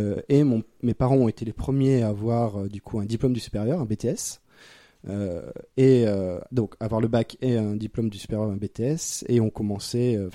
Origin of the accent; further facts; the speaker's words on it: Anzin, Hauts-de-France, France; j'ai grandi à Anzin, donc qui est une commune de un peu plus de 5000 habitants, qui est située à côté de Béthune